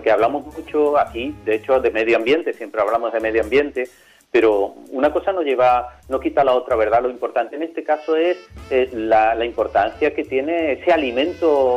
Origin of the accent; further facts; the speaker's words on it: San Fernando, Andalusia, Spain; Nosotros somos la isla de León, ¿verdad? Y no podemos olvidar de eso.